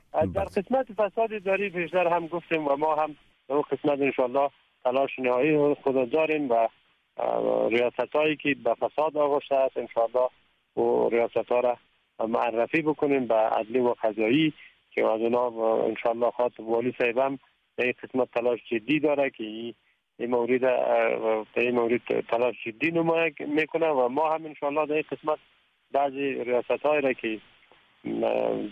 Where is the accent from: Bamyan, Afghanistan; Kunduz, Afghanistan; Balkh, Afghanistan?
Bamyan, Afghanistan; در ولایت ما از دولت و مردم ما خواهان همی هست که ولایت بامیان